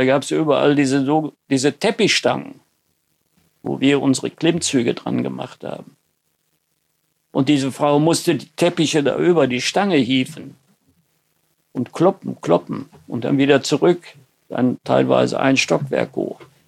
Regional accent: North Rhine-Westphalia, Germany; Bei uns im Sauerland gibt es ja sehr viele kleine und mittelgroße Betriebe.

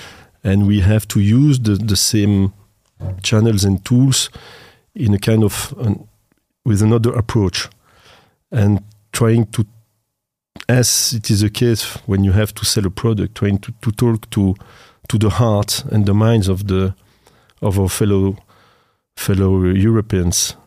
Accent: Belgium; I'm from Belgium.

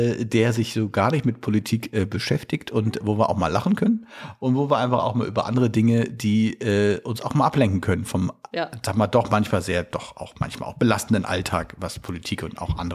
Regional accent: Italy; ich bin ja Italiener

